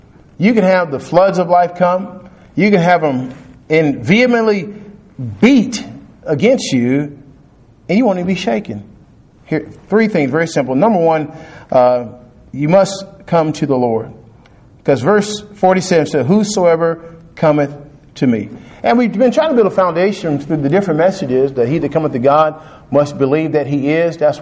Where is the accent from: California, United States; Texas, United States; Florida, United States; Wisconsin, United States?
Texas, United States; No, I didn't grow up in Missouri, but I grew up in Texas where we had tornadoes.